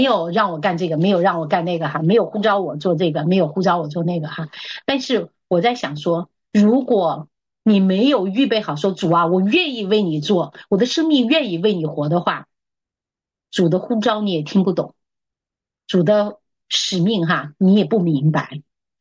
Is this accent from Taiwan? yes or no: no; China; 我们中国人每次到最后年底的公司或者哪里都会财务都会盘账盘进盘出哈。